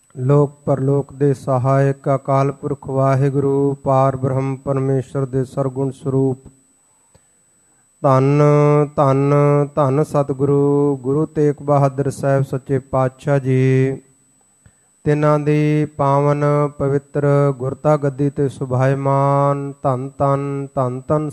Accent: Pilibhit, Uttar Pradesh, India; born there; ਮੇਰਾ ਜਨਮ ਯੂਪੀ ਦੇ ਵਿੱਚ ਪੀਲੀਭੀਤ ਦੇ ਇਲਾਕੇ ਦਾ ਮੇਰੇ ਮਾਤਾ ਪਿਤਾ ਗੁਰਦਾਸਪੁਰ ਦੇ ਇਲਾਕੇ ਕਾਦੀਆਂ ਦੇ ਪਾਸ ਲੀਲ ਕਲਾਂ ਸਾਡਾ ਪਿੰਡ ਹੈ ਜੱਦੀ

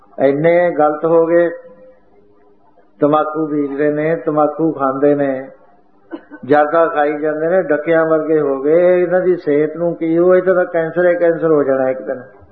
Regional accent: Uttar Pradesh, India; now in Chandigarh, India; ਜਦ ਮੈਂ UP ਤੋਂ ਆਇਆ ਚੰਡੀਗੜ੍ਹ ਆ ਕੇ ਰਿਹਾਇਸ਼ ਕਰੀ

